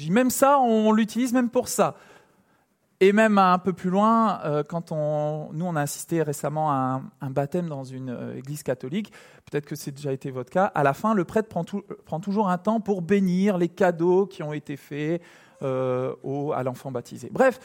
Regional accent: France; On est français

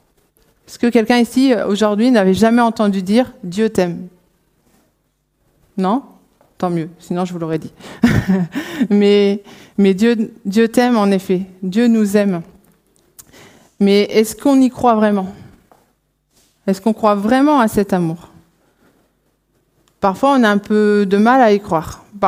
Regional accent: Pays de la Loire, France; moved away as an adult; moi, je suis originaire de Vendée. Et quand je suis arrivée dans le Nord pour mes études, j'y suis finalement restée par amour aussi.

